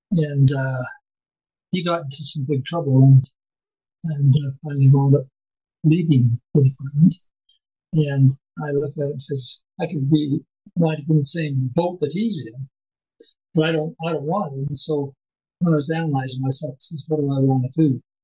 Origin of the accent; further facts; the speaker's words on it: Cardston, Alberta, Canada; born there; I was born in Cardston. Well, yeah. Our family grew up, we lived in many places.